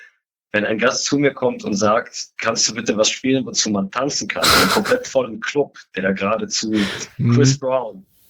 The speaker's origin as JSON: {"language": "German", "region": "Hamburg", "country": "Germany", "said": "für mich als Hamburger"}